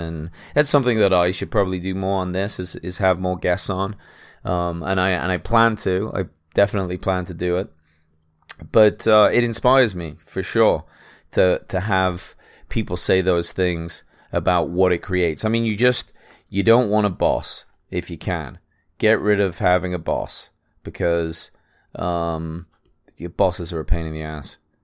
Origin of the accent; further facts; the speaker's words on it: England, United Kingdom; Maybe that's because I'm English. We have chips.